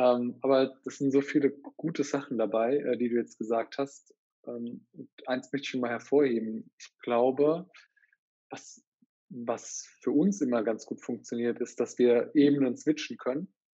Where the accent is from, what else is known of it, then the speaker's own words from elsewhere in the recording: Rhineland-Palatinate, Germany; in meiner Heimatstadt, beziehungsweise Pirmasens, kommen aus einem Dorf daneben, aber so aus meiner Heimat